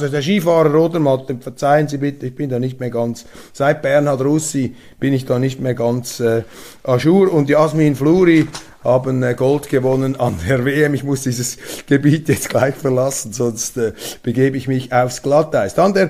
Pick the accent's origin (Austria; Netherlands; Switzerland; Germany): Switzerland; Diese Belehrungen aus Deutschland, und das sage ich als 25% Deutscher, die verbieten wir uns als Schweizer.